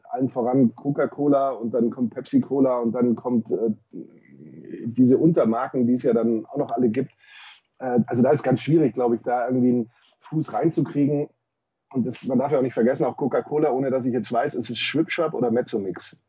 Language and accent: German; Southern Germany, Germany; Auch wenn ich als Süddeutscher natürlich immer sagen würde, der Kaugummi.